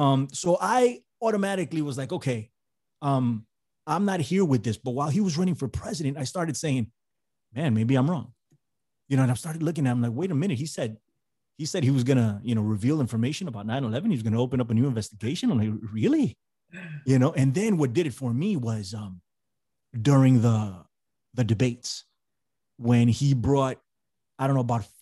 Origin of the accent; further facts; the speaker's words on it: Bronx, New York, United States; So I live in New York, right? I'm from New York. I'm from the Bronx. I've been here all my life